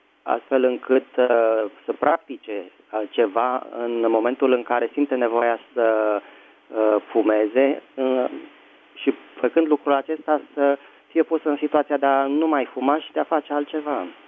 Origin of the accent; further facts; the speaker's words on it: Bucharest, Romania; din București.